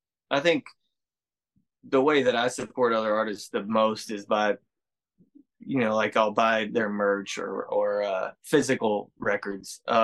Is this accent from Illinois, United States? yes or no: no; Texas, United States; born there; I was born in Texas, so I listen to a lot of the old country